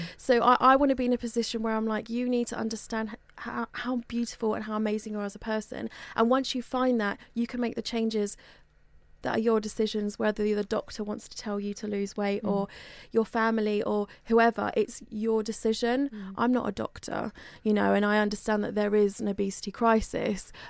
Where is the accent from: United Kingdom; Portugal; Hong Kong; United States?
United Kingdom; Bury St Edmunds, East of England; I come from a small town called Bury St Edmunds, and I was always the weirdo in my hometown.